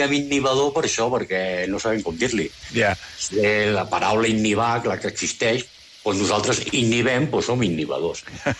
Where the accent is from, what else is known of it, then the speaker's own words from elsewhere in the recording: Barcelona, Catalonia, Spain; moved away as an adult; now in Cerdanya, Spain; Sí, jo soc de Barna. Jo em vaig criar a Barna. I amb 24, 25 anys, em va sortir l'oportunitat de vindre aquí a treballar.